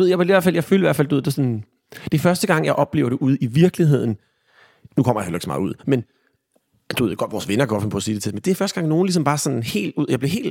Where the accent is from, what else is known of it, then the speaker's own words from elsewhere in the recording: Region of Southern Denmark, Denmark; also born or lived in Copenhagen; jeg er født i København, men er opvokset på Fyn.